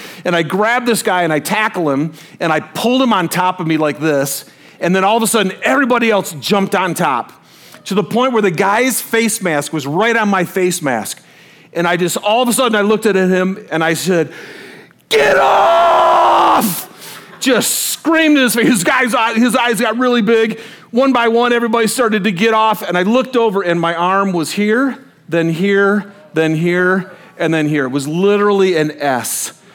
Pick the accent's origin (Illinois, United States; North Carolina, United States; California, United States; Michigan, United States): Michigan, United States; Detroit; now in Salt Lake City, United States; So, I'm from Detroit, right? I'm a football guy, so I love sports. And so what's funny is I will, even here in Salt Lake, I will actually see Detroit Lions stickers and bumper stickers.